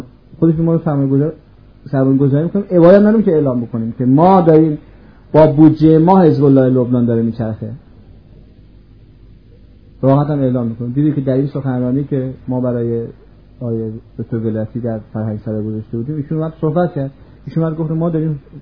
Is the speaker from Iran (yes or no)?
yes; Iran; آمد و بیرون و فهمید من ایرانی هستم.